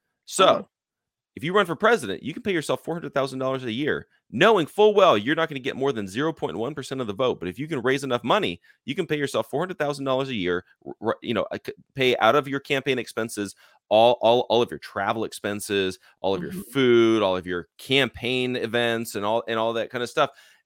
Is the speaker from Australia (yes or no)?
no; Arizona, United States; And I grew up in Arizona.